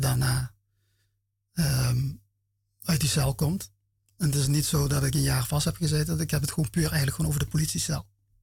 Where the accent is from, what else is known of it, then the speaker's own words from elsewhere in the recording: Venlo, Limburg, Netherlands; Ik kom uit Venlo, ja.